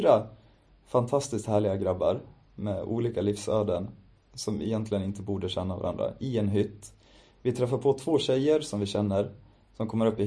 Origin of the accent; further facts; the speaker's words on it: Falun, Dalarna County, Sweden; Första gången jag inte firar hemma i Falun.